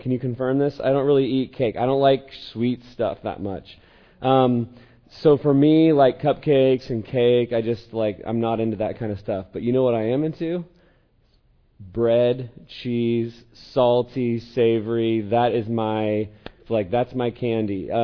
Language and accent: English; Eugene, Oregon, United States; So I'm from Eugene, and went to the game last night, and I've been taking heat.